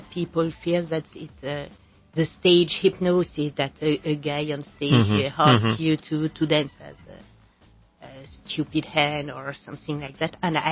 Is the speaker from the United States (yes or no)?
no; France; accent: French; English is a second language; I'm sorry. I did my best to lose my French accent.